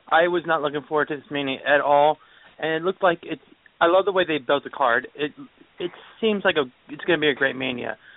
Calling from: Long Island, New York, United States; from Long Island, New York.

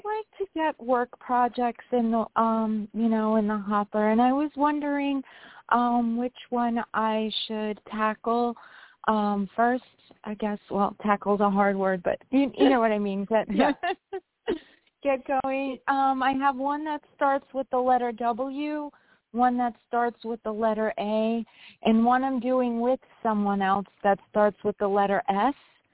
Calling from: New York, United States; from New York.

